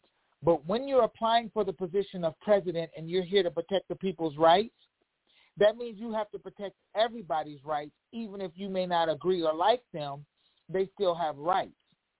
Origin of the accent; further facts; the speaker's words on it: Illinois, United States; I'm from Illinois, that's where I live